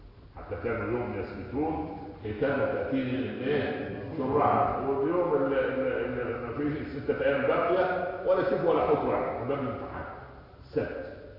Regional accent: Upper Egypt, Egypt; عندنا في الصعيد يقول لك ام الطفل كذابه

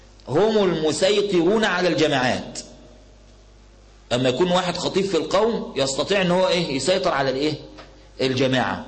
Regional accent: Alexandria, Alexandria Governorate, Egypt; كان أحد المشايخ عندنا في اسكندرية

